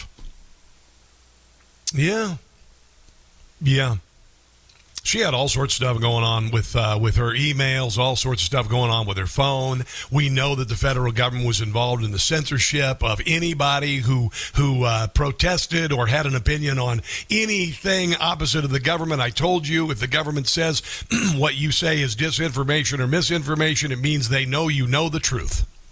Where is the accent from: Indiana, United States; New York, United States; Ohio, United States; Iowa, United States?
Iowa, United States; Oh, the governor of Iowa, my home state